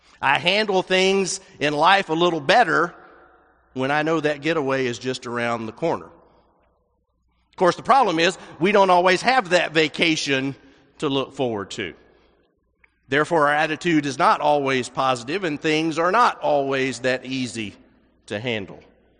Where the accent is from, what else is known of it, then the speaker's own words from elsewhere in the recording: Nashville, Tennessee, United States; also born or lived in Colorado; where my family is all in the Middle Tennessee area, I was born and raised in Nashville